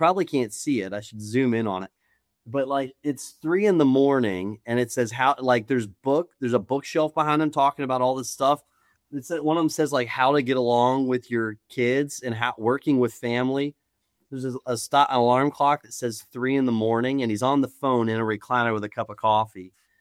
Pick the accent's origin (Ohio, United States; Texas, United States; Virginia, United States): Virginia, United States; I'm originally from Virginia and up in the mountains, like Appalachia more than Northern Virginia, the Shenandoah Valley.